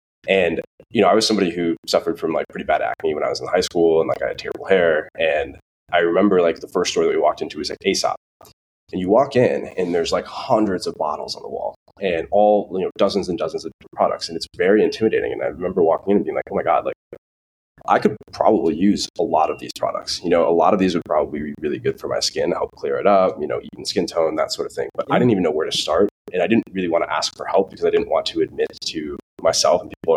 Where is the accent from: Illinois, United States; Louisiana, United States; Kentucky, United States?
Illinois, United States; Itasca; I'm actually from, I say I'm from Chicago, but I get a lot of flack for that because technically I'm from the Chicago suburbs. I grew up in a really small town called Itasca.